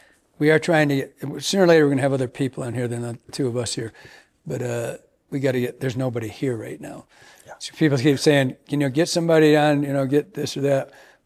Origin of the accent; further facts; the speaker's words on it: Michigan, United States; growing up in Michigan with tons of boats, you know, because the rivers were small.